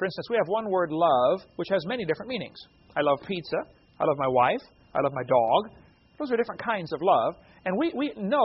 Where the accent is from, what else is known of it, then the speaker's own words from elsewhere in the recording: East Peoria, Illinois, United States; I've got two older brothers and a younger sister. I was raised in East Peoria, Illinois.